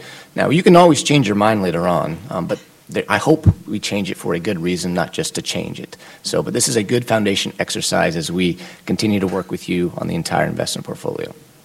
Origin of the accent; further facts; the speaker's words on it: Pacific Northwest, United States; and I'm from the Northwest, and I'm even cold here